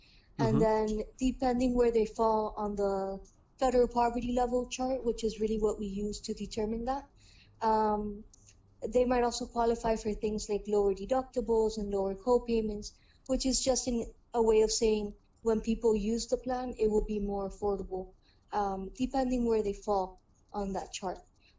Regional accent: Miami, Florida, United States; born there; accent: Miami; first language Spanish; English is a second language; My first language was actually Spanish. I was born here in Miami, but both of my parents speak Spanish. So that was my first language, and then I learned English in school

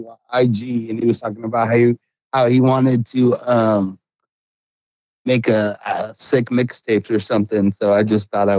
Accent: Nigeria; But my answer is I'm Nigerian, so I eat fufu.

